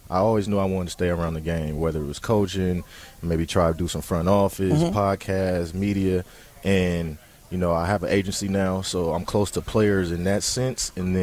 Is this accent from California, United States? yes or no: yes; San Francisco, California, United States; I'm a Bay Area kid, so I've grown up in that environment. I'm from San Francisco, so I grew up a Niner fan